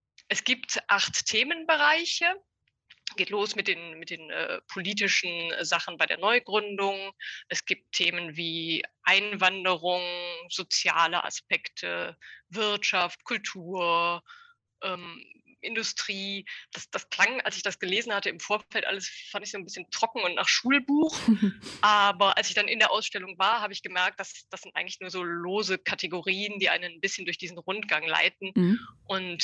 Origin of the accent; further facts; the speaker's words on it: Leverkusen, North Rhine-Westphalia, Germany; Und dann dachte ich, ja, Rheinland, klar. Ich komme aus Leverkusen.